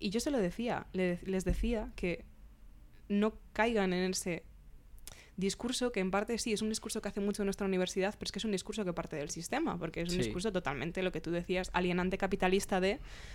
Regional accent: Galicia, Spain; cuando yo llegué en primero, desde Galicia, como bien has dicho, estaba muy sola y no entendía nada

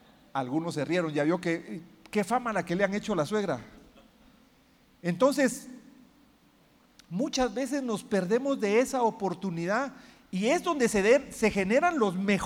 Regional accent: Guatemala; moved away as an adult; now in United States; Yo en Guatemala, que es mi país de origen, antes de irme a vivir a Estados Unidos, yo fui 2 años asesor en el Congreso.

